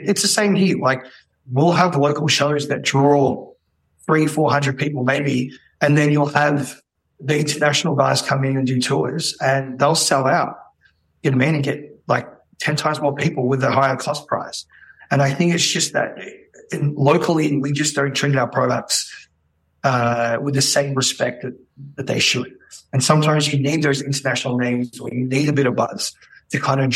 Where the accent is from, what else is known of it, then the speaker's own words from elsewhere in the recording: Philippines; I think I look different to other Filipinos, but I am Filipino.